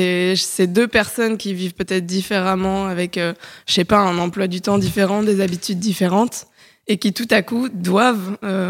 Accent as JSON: {"language": "French", "town": "Paris", "region": "Île-de-France", "country": "France", "tie": "born or raised there", "said": "je suis une Parisienne de 29 ans. Récemment reparisienne plutôt, parce que j'ai grandi à Paris, mais je suis partie un petit moment vivre en province."}